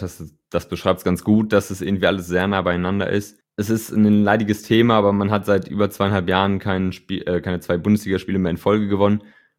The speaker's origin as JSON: {"language": "German", "region": "North Rhine-Westphalia", "country": "Germany", "lives_now": "Cologne, Germany", "said": "Ich bin 22 Jahre alt und wohne jetzt seit 2 Jahren in Köln. Gebürtig komme ich eigentlich aus der Nähe von Bielefeld"}